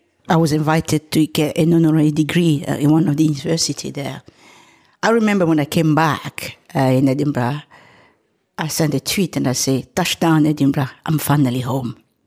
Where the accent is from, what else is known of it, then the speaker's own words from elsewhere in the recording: DR Congo; moved away; I came from Africa, particularly the Democratic Republic of Congo, which is a country that's been destroyed by war until now.